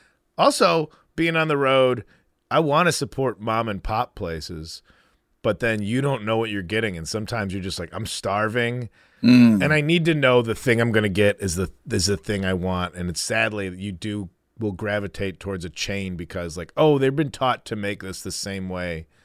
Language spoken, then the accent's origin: English; Chicago, Illinois, United States; I am from Chicago suburbs, baby.